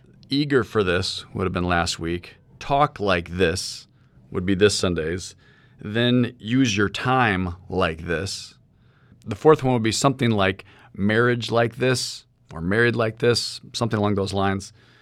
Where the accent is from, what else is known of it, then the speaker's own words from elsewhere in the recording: St. Louis, Missouri, United States; And I'm not from Texas. I grew up here in St. Louis, but my parents are Texan.